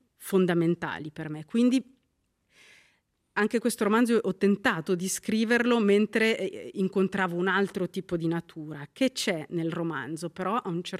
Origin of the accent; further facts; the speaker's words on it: Ticino, Switzerland; io sono cresciuta in Valle Maggia, ma ci ho anche lavorato, ho fatto la capraia in Val Bavona.